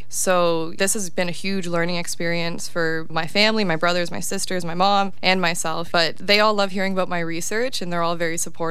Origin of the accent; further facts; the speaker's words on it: Niagara Falls, Ontario, Canada; I was born in Niagara Falls. I've lived in Niagara Falls my whole life